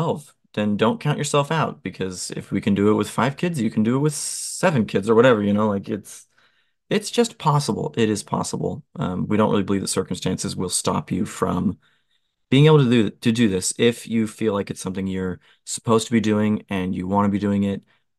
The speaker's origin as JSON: {"language": "English", "region": "Ohio", "country": "United States", "said": "I mean, I'm from Ohio, which people have this perception of Ohio that like there's nothing there."}